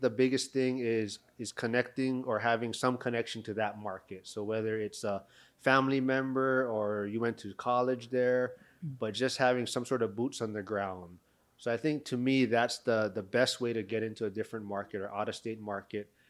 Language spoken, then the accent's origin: English; Honolulu, Hawaii, United States; Well, so I'm born and raised in Honolulu, Hawaii.